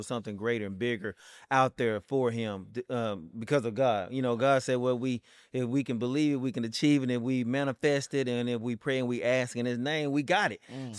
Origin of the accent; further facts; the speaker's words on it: Texas, United States; even need to leave the state of Texas so big. But you know what I'm saying? I really never even left my hometown until later in, like, my teens.